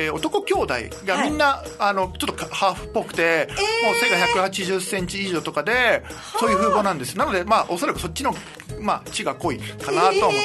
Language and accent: Japanese; Peru; 南米というところのペルっていうところで生まれ育って